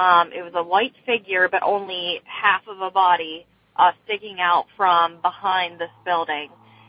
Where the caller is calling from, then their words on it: Beaver, Pennsylvania, United States; I'm calling from Beaver, Pennsylvania